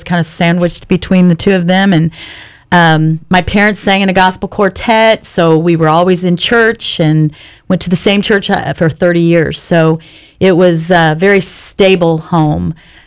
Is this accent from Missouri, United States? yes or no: yes; Kansas City, Missouri, United States; So I'm from Kansas City, Missouri.